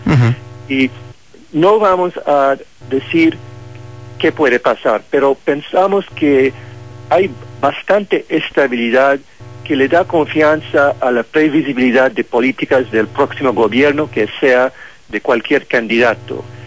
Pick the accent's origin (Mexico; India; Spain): India; Soy de la India.